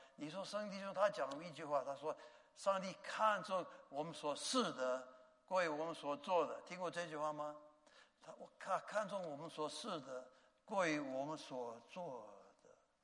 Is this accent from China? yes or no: no; Taiwan; 因为我是台湾来的